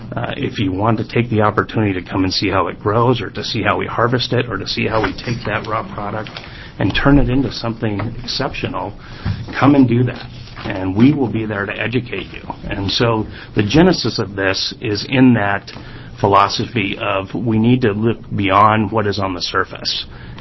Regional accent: Oregon, United States; also born or lived in Montana; I most recently have moved back from Montana. I grew up in Central Oregon.

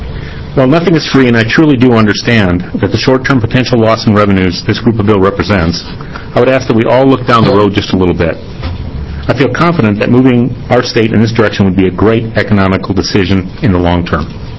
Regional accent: North Dakota, United States; Growing up in North Dakota, as I did, I saw and knew lots of farmers that got paid not to grow crops.

